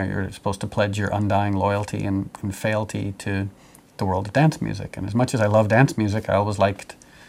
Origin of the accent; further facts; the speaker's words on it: New York City, New York, United States; that comes from being a New Yorker, you know, because New York is such a varied and diverse place to live